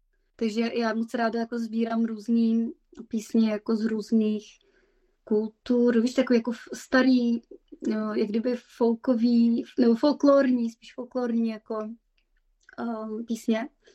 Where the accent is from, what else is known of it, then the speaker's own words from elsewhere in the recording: Plzeň, Plzeň Region, Czechia; accent: Plzeň; now in Moravian-Silesian Region, Czechia; Víš, že vlastně já jsem z Plzně, takže když přijedu, my žijeme v Moravskoslezském kraji, jo? A já když přijedu do Plzně, tak znova chytím jako plzeňský přízvuk.